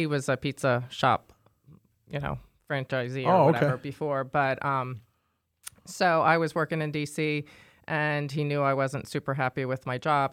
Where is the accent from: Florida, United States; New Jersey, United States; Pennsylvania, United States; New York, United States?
Pennsylvania, United States; Harrisburg; I grew up in Harrisburg, Pennsylvania.